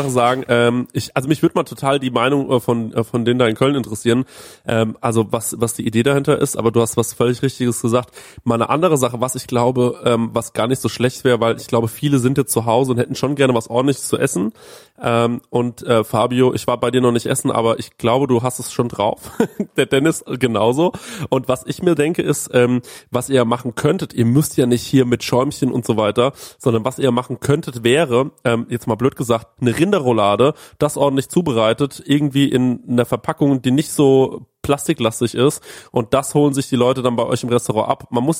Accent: France; German is a second language; wie ich das natürlich als Franzose richtig ausspreche

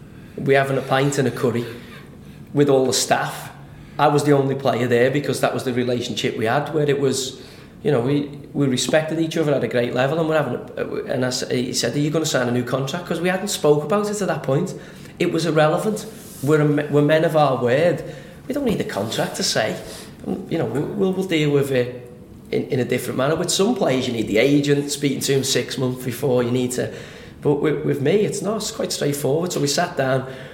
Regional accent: Liverpool, North West England, United Kingdom; I'm from Liverpool. The school that I went to was St. Agnes.

